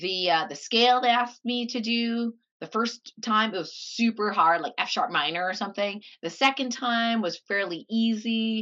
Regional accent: Canada; Which I was like, fine, I'm Chinese Canadian. We don't show our emotions.

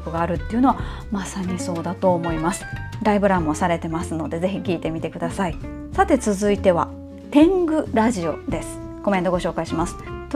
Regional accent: Kansai, Japan; now in Tokyo, Japan; 後者の私のようなタイプはですね、関西に帰るともう東京に魂を売った女扱いされるんですけど

